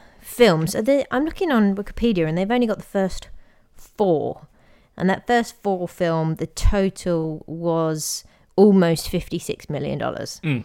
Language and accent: English; England, United Kingdom; I noticed it massively because I'm English